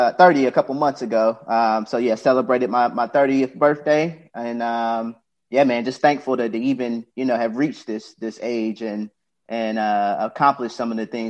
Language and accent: English; Kinston, North Carolina, United States; I am from Kinston, North Carolina. One of those real small towns, might have like 2-3 stoplights.